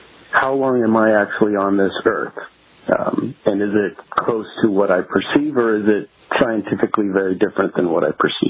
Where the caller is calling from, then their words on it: Severn, Maryland, United States; I'm calling from Severn, Maryland.